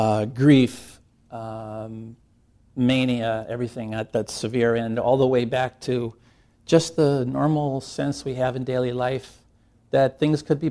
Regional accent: Rochester, Minnesota, United States; also born or lived in Portland / New York / Tokyo; I did grow up in Minnesota. I grew up in Rochester, actually. I went to college out in Portland, Oregon.

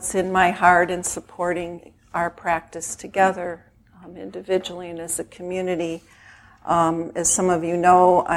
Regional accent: Chicago, Illinois, United States; I grew up in Chicago in a very traditional Jewish family.

